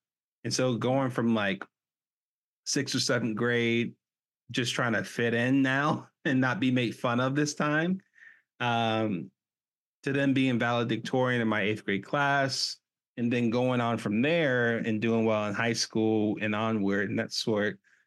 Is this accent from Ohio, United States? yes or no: no; Memphis, Tennessee, United States; when I was growing up in Memphis at that time